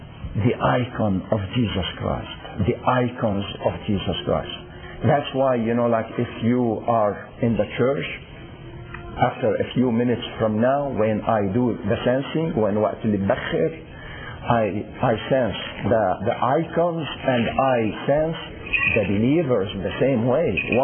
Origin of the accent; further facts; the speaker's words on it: United States; they didn't bother us because, you know why? Because we are American.